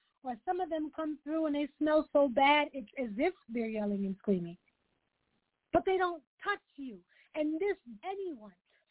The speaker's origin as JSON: {"language": "English", "region": "New York", "country": "United States", "said": "And this is the wild part, because I'm from New York. So I've been on the subway every hour of any day and had homeless people who are unstable come through ranting, raving, whatever."}